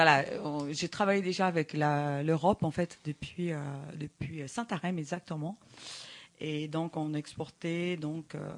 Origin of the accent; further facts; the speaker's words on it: Belém, Pará, Brazil; moved away as an adult; Donc, je suis née à Belém, donc à la porte de l'Amazonie. Et puis, donc, je suis restée jusqu'à l'âge de à peu près 18 ans.